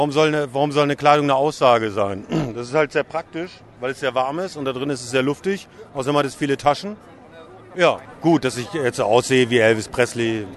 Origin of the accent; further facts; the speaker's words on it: Fürth, Bavaria, Germany; Ich bin aus Fürth.